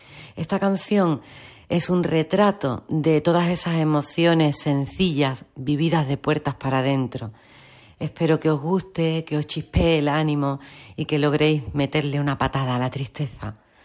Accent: Utrera, Andalusia, Spain; de Utrera y quiero invitaros a todos a subir a mi alfombra

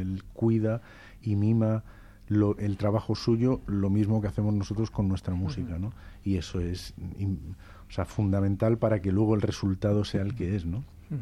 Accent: Barcelona, Catalonia, Spain; Yo soy de Barcelona.

